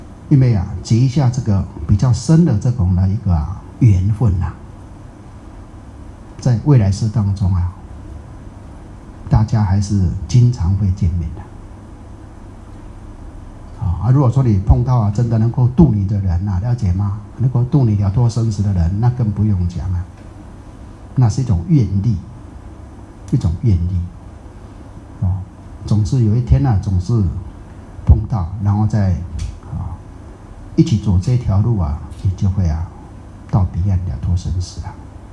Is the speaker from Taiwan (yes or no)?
yes; Taiwan; 跟我们台湾人讲的哈